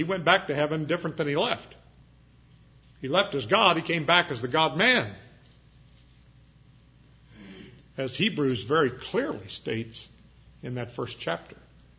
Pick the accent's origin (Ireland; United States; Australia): Ireland; It means they were Irish. I'm Irish, I can say that, right?